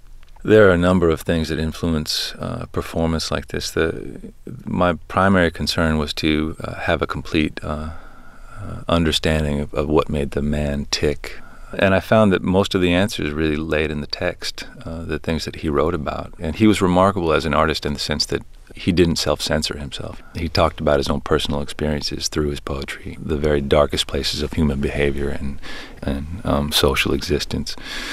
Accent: West Coast, United States; that I was too tall, that I was from the West Coast, he was from the East Coast, that he was of Puerto Rican descent, I was of Peruvian descent.

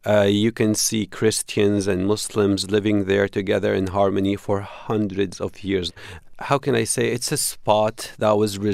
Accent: Syria; English is a second language; In my hometown was literally the first victim of the Assad siege and starvation campaign

